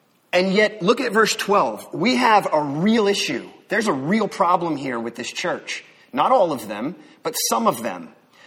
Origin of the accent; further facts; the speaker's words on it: East Coast, United States; So I grew up on the East Coast.